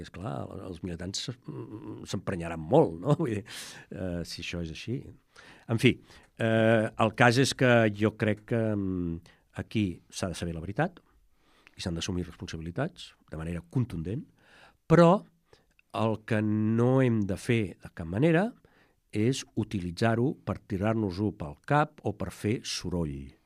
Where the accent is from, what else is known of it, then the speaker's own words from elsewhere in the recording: Barcelona, Catalonia, Spain; Jo sóc de Barcelona, per tant, ho decidirem.